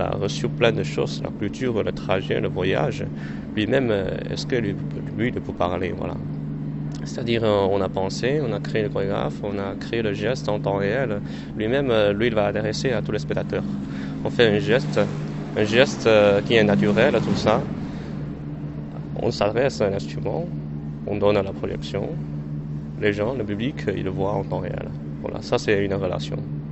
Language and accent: French; Shanghai, China; French is a second language; moved away as an adult; now in France; Je viens de la Chine. Je suis né à Shanghai.